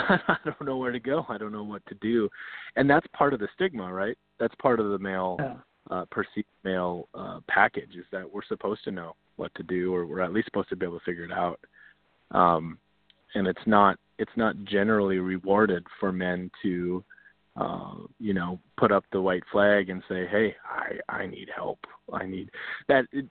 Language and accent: English; North Dakota, United States; I grew up in North Dakota, and I have an uncle test. I call it the uncle test, and it's that when we put something out in the world, would my uncle in a bar in North Dakota, you know, give it an ear?